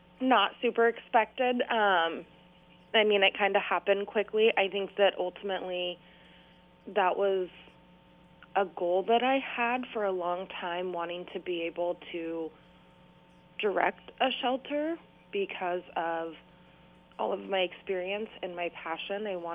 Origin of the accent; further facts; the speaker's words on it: Albany, Oregon, United States; I grew up in Albany and graduated from West Albany.